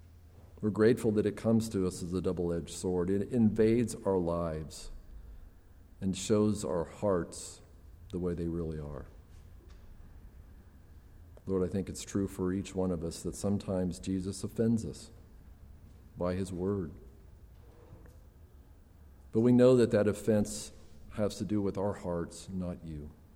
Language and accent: English; McPherson, Kansas, United States; I grew up in the 60s and the 70s. And I didn't grow up in Nazareth. I grew up in McPherson, which isn't very far away from here.